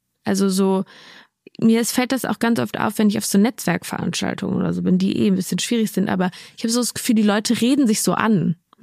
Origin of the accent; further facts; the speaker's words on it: Cologne, North Rhine-Westphalia, Germany; now in Berlin, Germany; also ich wohne seit 10 Jahren fast in Berlin und ich fühle mich in Berlin schon auch total zu Hause, aber ursprünglich komme ich aus Köln und manchmal fehlt mir die rheinländische Frohnatur hier in Berlin.